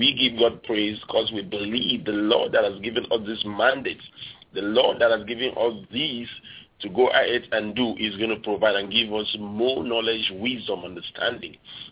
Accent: Nigeria; I'm actually from Nigeria, Africa.

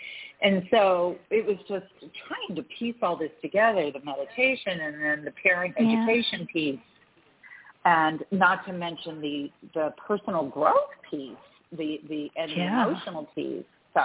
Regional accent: Los Angeles, California, United States; they were all from the Northeast Coast, basically, and I was coming from Los Angeles.

